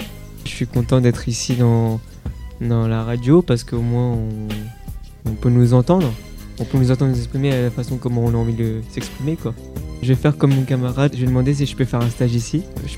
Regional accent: Persan, Île-de-France, France; j'ai 19 ans, je viens de Persan.

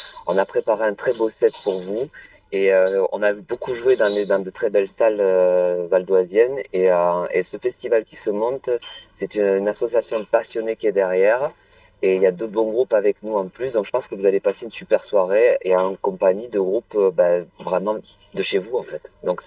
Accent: South-West, France; accent: south-west French; Donc vous entendez, j'ai un léger accent, hein, j'ai grandi dans le sud-ouest

